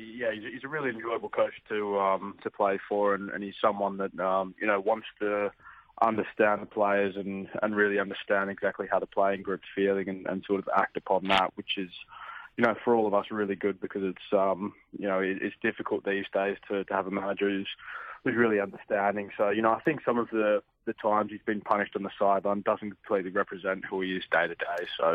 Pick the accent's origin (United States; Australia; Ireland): Australia; And I think being an Australian, you're still always... involved in some way or another